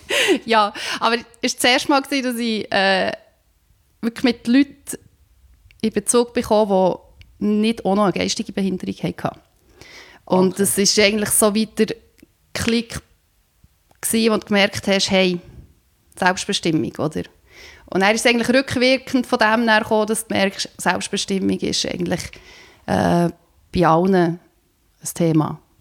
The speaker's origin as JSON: {"language": "German", "region": "Bern", "country": "Switzerland", "tie": "born or raised there", "moved": "as an adult", "lives_now": "Slovenia", "said": "Wie gesagt, ich bin in Bern aufgewachsen, in einem Dorf. Und mein Vater ist Slowen, Mutter Schweizerin."}